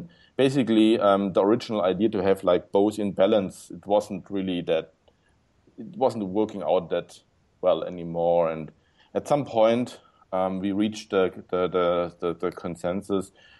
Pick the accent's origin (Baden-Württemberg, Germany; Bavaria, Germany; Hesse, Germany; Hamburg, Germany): Baden-Württemberg, Germany; Stuttgart; English is a second language; I'm from Germany, in Stuttgart here, south of Germany.